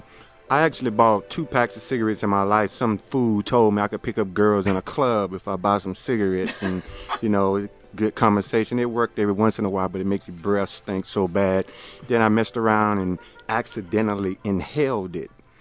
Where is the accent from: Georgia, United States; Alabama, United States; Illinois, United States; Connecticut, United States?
Alabama, United States; Andalusia; No, I grew up in Andalusia, Alabama, but, you know, that's my grandmother had a farm. I'm like a farm boy.